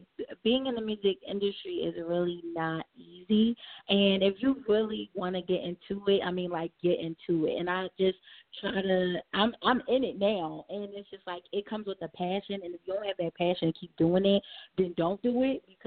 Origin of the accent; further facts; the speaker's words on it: Philadelphia, Pennsylvania, United States; I am from Philly, and I'm a singer-songwriter.